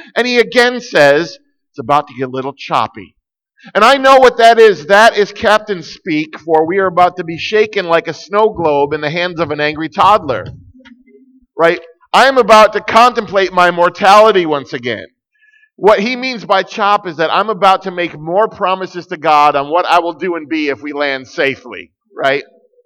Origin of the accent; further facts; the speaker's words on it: Raleigh, North Carolina, United States; I am honored to be with you today. I come here from Raleigh, North Carolina, in the United States